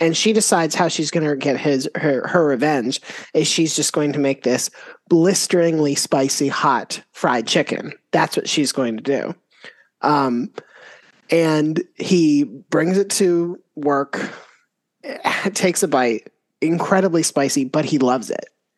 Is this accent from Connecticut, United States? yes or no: no; Florida, United States; So I should disclose that I grew up in Florida and not in like any particularly southern parts of Florida.